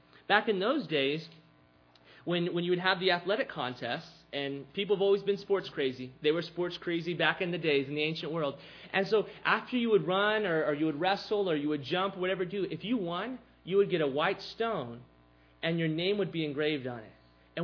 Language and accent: English; Texas, United States; I'm Texan, like steak, okay?